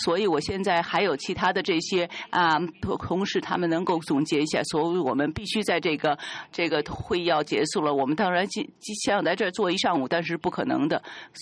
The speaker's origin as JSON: {"language": "Chinese", "country": "China", "said": "我也知道亚太不光是这个澳大利亚、新西兰或者中国，我是从中国来的"}